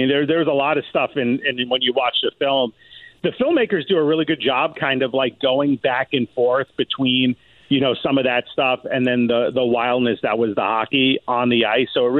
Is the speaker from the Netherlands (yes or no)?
no; New York City, New York, United States; Well, you know, what's interesting is I grew up in the Bronx